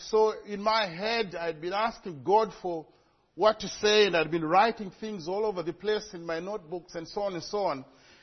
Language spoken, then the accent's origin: English; Zimbabwe; And maybe that's because I come from Zimbabwe. I'm an African.